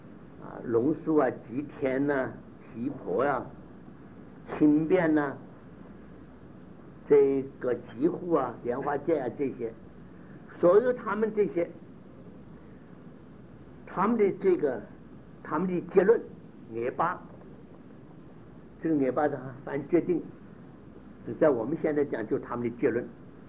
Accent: Lhasa, Tibet, China; accent: Lhasa Tibetan; 我们讲这个西藏片子，我们拉萨话鹿靠

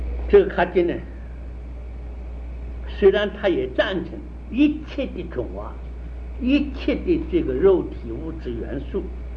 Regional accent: China; 这个地方我们中国人喜欢讲灵明

